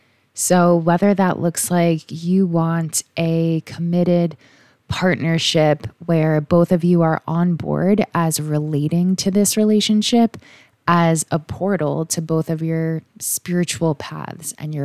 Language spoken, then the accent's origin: English; United States; This is my first in-person offering happening in the US, my home country